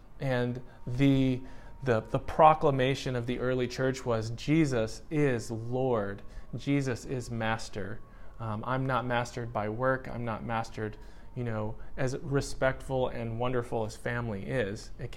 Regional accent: United States; You know, in my culture where I grew up in the United States, we are all about work.

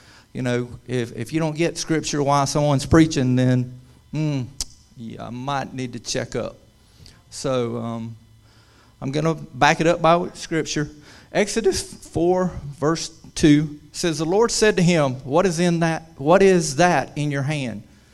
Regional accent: Georgia, United States; But anyway, I'm from Georgia

